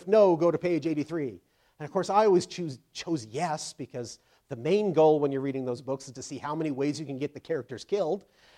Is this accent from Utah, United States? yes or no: yes; Utah, United States; also born or lived in Hawaii; I grew up living near the University of Utah, which has a glorious library, wonderful library with a whole bunch of archives. And this is, of course, after I moved from Hawaii.